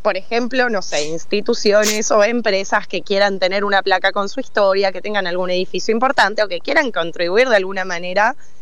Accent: Salta, Argentina; Yo soy salteña y a mí me encantaría que esté en Ciudad de Salta.

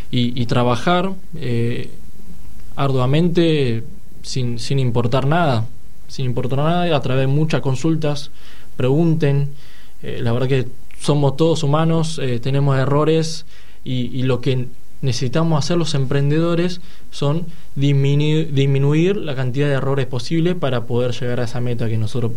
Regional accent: Fujian, China; now in Argentina; yo soy de la ciudad de Fujian, de la provincia de Fujian. Y la verdad que muchos de los chinos que estamos en Argentina somos de la provincia.

